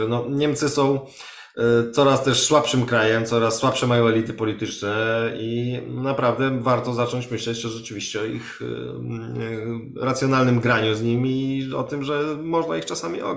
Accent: eastern Poland, Poland; sam jestem z Polski Wschodniej, więc bliskość tam z tymi terenami też jest taka zakorzeniona.

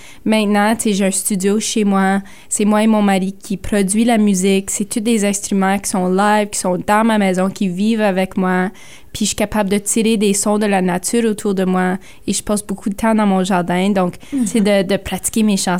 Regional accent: Sudbury, Ontario, Canada; que j'ai un accent. Pareil comme le fait que j'ai pas grandi dans ma communauté autochtone à Odanak, que j'ai grandi à Sudbury.

